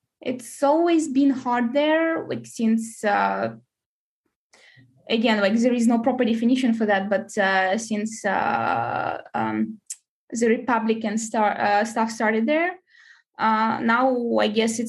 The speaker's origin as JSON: {"language": "English", "town": "Donetsk", "region": "Donetsk Oblast", "country": "Ukraine", "said": "Yes, I'm from Donetsk."}